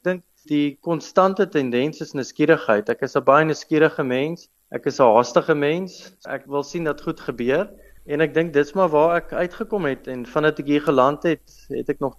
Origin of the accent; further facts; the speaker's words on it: Paarl, Western Cape, South Africa; Ek het wel in die Parel groot geword, ek is een baie trotse galpel. Ek was 12 jaar daar op skool, van laerskool tot hoërskool en toe daar gematrikuleer.